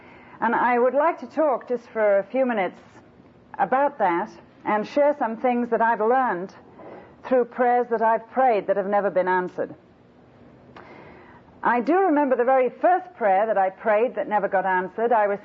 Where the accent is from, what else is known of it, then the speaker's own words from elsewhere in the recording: Liverpool, North West England, United Kingdom; also born or lived in Lake District; Now, I grew up in the Lake District until the war was over, and then we came back to our home in Liverpool.